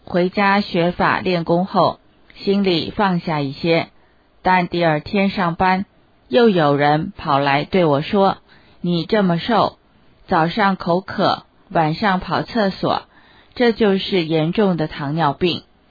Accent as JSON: {"language": "Chinese", "country": "Malaysia", "moved": "yes", "lives_now": "Cambridge, United Kingdom", "said": "20多年前，我从马来西亚来到英国，目前在剑桥做超市生意。"}